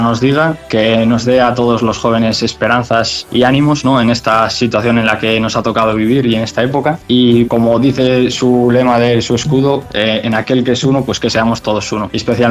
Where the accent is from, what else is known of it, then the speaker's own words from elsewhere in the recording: Matamorosa, Cantabria, Spain; soy de Matamorosa, que está un pueblo justo al lado de Reynosa.